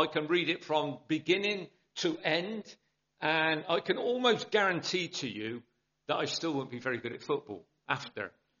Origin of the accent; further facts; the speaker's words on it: Bristol, South West England, United Kingdom; accent: South Bristol; my accent, South Bristol, brought up in a housing estate.